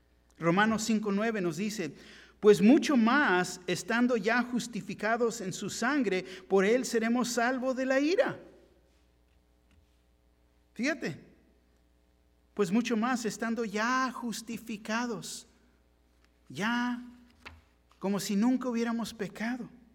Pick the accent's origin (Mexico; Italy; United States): Mexico; Tijuana, Baja California; Yo me recuerdo cuando era niño. De niño en Tijuana, tenía un gallo.